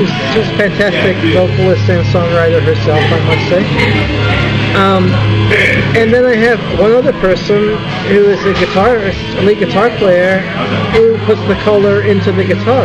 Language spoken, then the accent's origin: English; United Kingdom; born there; I grew up on British punk rock. I was born in Britain.